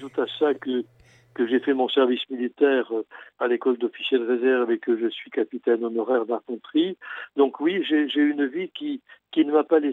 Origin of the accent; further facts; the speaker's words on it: Grand Est, France; Toujours dans les Vosges, dans mon village natal